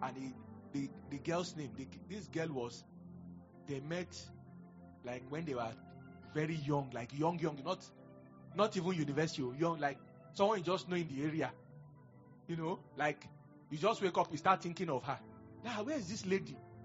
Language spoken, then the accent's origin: English; Nigeria; Because I'm a Nigerian.